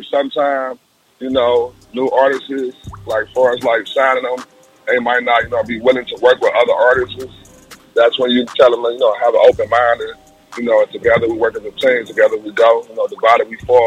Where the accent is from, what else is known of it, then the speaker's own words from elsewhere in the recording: Cleveland, Ohio, United States; I'm from Cleveland, Ohio. Represent the 216.